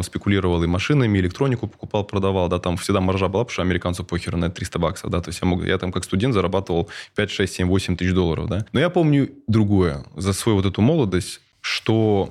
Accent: New York, United States; Я вырос в Нью-Йорке.

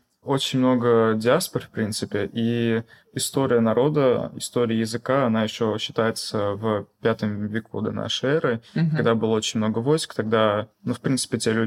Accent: Yerevan, Armenia; also born or lived in Orenburg, Russia; Вкратце, я родился в Армении, мне исполнилось годик, мы переехали сюда. Были определенные последствия. Потом до 5 класса я учился здесь, в школе в Оренбурге. После мы переехали обратно. Там я учился в Ереване, в столице Армении.

